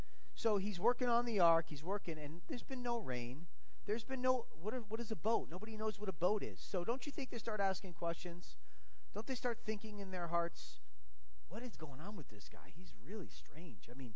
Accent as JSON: {"language": "English", "region": "Florida", "country": "United States", "tie": "born or raised there", "lives_now": "Georgia, United States", "said": "I know, I'm from Florida, so there's a lot of hurricanes in Florida. I grew up with hurricanes."}